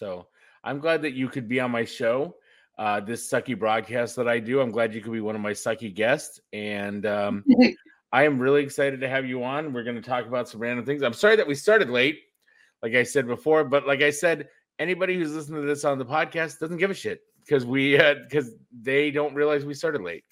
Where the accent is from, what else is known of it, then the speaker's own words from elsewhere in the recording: Iowa, United States; I'm like, I'm from Iowa originally. That's not going to bother me.